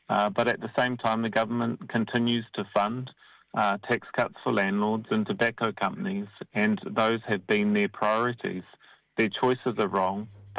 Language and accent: English; Hawke's Bay, New Zealand; I grew up in Hawke's Bay